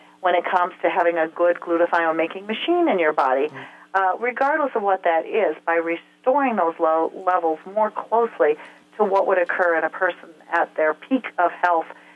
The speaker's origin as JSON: {"language": "English", "country": "France", "accent": "French", "second_language": "English", "said": "Forgive my French accent. It's average at best."}